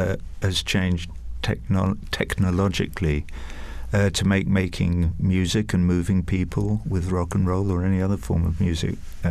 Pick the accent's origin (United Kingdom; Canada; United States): United Kingdom; England; I grew up in England in the 1950s